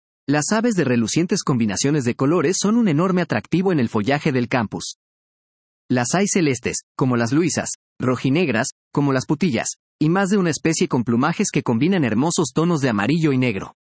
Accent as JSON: {"language": "Spanish", "region": "Lima", "country": "Peru", "tie": "born or raised there", "said": "Como limeño, de nacimiento y crecimiento, nunca había visto en vivo y en directo tales grandes y hermosos saurios"}